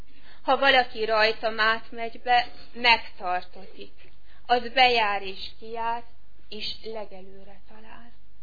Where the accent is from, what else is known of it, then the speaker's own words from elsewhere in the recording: Hungary; born there; Biztos jobban megértik, mint mi, akik itt születtünk az anyaországban